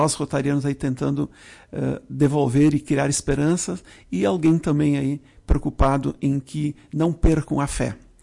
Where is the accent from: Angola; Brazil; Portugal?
Brazil; Marau, Rio Grande do Sul; Apesar de sermos aqui da região, somos naturais de Marau, né?